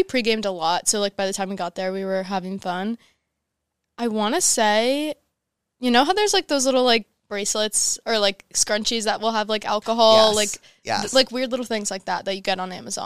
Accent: East Coast, United States; Coachella is like a new thing for me because I grew up on the East Coast.

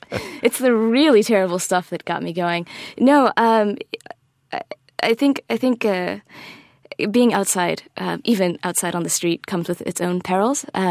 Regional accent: Miami, Florida, United States; I grew up in Miami. I grew up with the sea and the sand and the wind, and I missed it.

